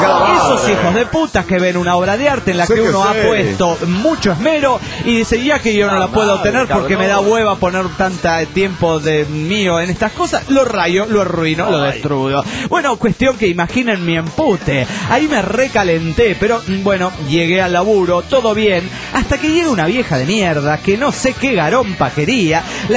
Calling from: Oaxaca, Mexico; de Oaxaca, México

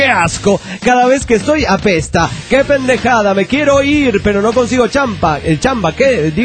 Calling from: Lima, Peru; de Lima, Perú.

